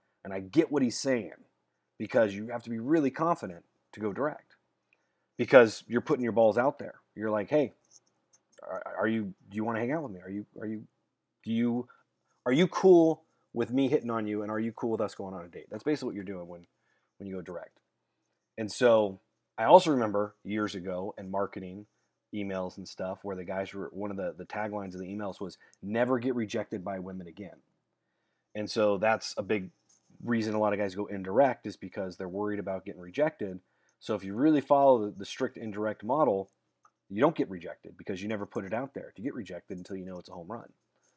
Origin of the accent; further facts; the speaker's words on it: Arizona, United States; I was like, hey, I'm from Arizona. Like, I've had walk-in showers.